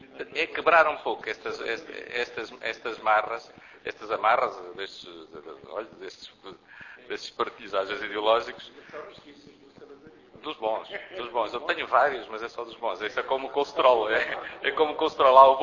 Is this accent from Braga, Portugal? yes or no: no; Viseu, Portugal; porque eu sou do Dão